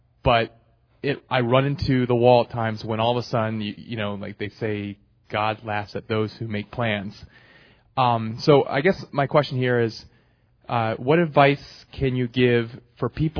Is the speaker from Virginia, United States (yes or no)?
no; New York, United States; You know, I'm from New York, so we're fast paced.